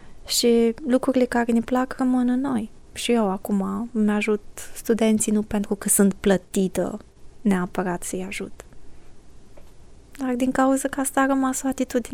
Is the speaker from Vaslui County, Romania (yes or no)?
no; Iași, Iași County, Romania; Eu vin din Moldova, din Iași, și în fiecare an mă duc cel puțin o dată pe an.